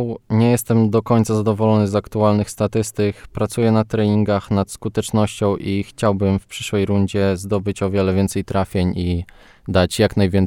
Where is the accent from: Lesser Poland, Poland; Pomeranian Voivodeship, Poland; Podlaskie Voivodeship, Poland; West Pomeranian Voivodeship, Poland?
Podlaskie Voivodeship, Poland; To jest moje rodzinne miasto